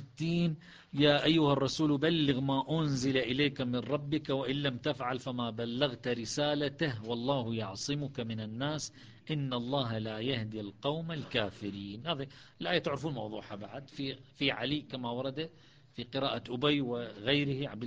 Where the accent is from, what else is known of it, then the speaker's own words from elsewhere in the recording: Iraq; ولذلك عندنا في العراق تطلق كلمة كعب،